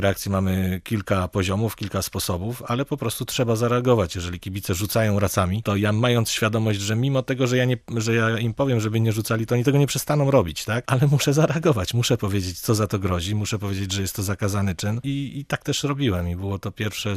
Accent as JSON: {"language": "Polish", "town": "Kielce", "region": "Świętokrzyskie Voivodeship", "country": "Poland", "said": "Jestem z Kielc, chodzę na mecze od zawsze"}